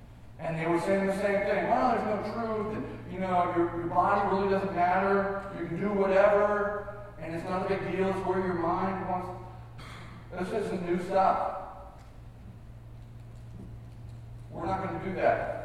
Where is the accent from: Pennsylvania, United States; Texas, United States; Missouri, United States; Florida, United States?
Texas, United States; I'm from Texas, we always say Holy Ghost.